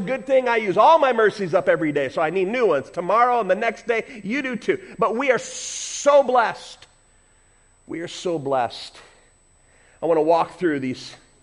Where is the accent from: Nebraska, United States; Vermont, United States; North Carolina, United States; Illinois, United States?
Illinois, United States; Chicago; Again, I grew up in Chicago, so I'm not the one to be talking about this.